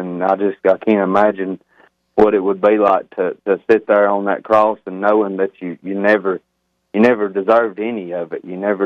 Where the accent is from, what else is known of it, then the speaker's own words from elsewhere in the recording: Pisgah, Alabama, United States; I'm actually from a little bitty tiny town in the northeastern corner of Alabama, man. It's called Pisgah. It's up on Sand Mountain.